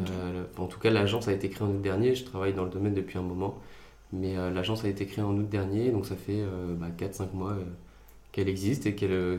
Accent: Reims, Grand Est, France; also born or lived in Paris region; Donc moi je suis Rémois, je suis né à Reims. Alors mes parents ont déménagé quelques années pendant mon enfance en région parisienne pour le travail. Mais ils sont revenus là où ils se sentaient bien. Ils sont revenus à Reims après quelques années.

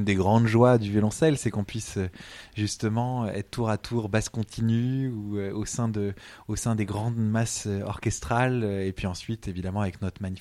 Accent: Montreuil, Île-de-France, France; dans ma ville natale de Montreuil

